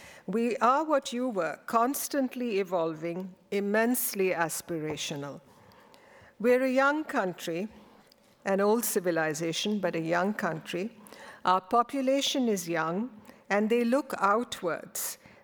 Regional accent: India; as an Indian, immersed in the experience of being Indian, perhaps it's less of a challenge because, you know, people like me who live in India, who are born in India, who belong to the soil of India, we live there, we breathe the air of India.

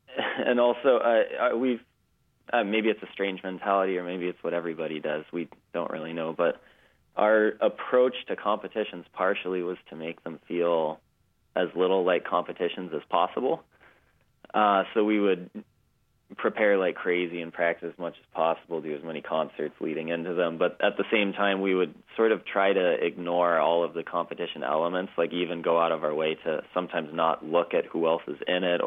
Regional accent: Bellingham, Washington, United States; I grew up in Bellingham, a little bit north of Seattle, for those that don't know where it is.

